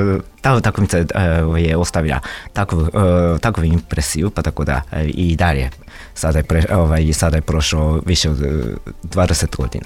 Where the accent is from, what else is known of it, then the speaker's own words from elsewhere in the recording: Japan; Serbian is a second language; now in Belgrade, Serbia; Zbog toga što sam Japanac